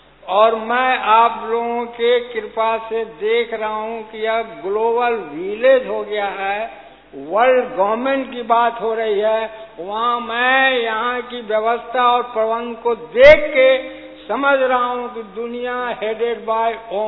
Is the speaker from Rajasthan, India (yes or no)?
no; Patna, Bihar, India; मैं बिहार से पटना से आया हूँ